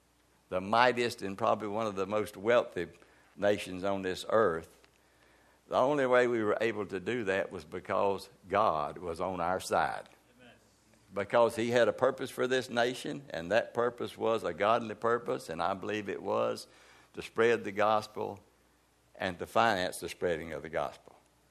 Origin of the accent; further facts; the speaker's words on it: the South, United States; And so I'm a Southerner myself.